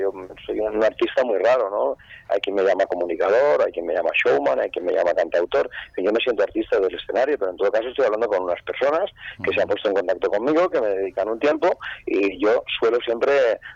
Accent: Barcelona, Catalonia, Spain; solamente llegaban las imágenes del partido de Barcelona, de donde yo soy

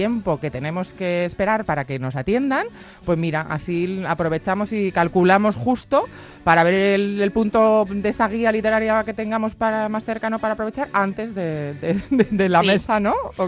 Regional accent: Madrid, Community of Madrid, Spain; estoy convencida que muchísimos que somos de Madrid y que vivimos en Madrid descubriríamos rincones que ni tenemos ni idea que existen en nuestra ciudad.

